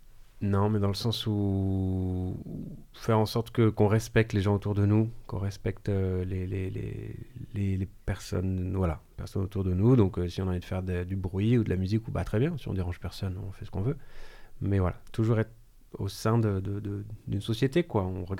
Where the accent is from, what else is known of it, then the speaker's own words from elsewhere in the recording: Blois, Centre-Val de Loire, France; J'ai grandi à Blois, c'est une ville entre Orléans et Tours en région centre.